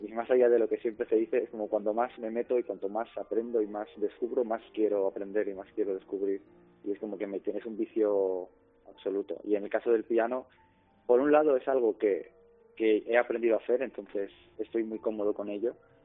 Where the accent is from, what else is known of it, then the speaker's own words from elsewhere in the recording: Balearic Islands, Spain; soy un chico mallorquín, tengo 24 años ahora, soy pianista